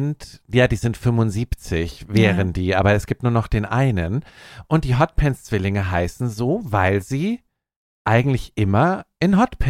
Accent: Munich, Bavaria, Germany; Obermenzing, wo ich aufgewachsen bin

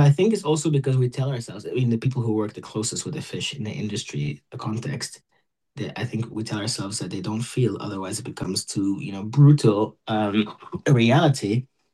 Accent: Egypt; also born or lived in United Kingdom; So I'm originally from Egypt

